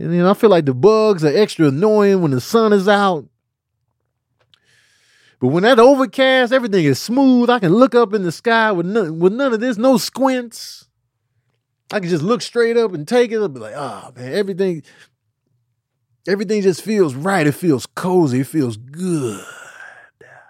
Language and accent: English; Chicago, Illinois, United States; moved away; The amount of black pride that was instilled in us growing up in Chicago is something that I didn't overlook. I overlooked it then, but like when I moved away